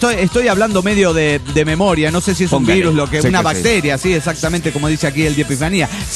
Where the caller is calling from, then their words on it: Aguascalientes, Mexico; de Aguascalientes.